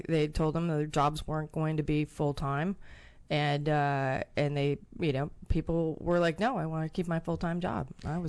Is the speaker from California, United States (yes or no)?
yes; Los Angeles, California, United States; And I grew up 20 miles east of downtown L.A.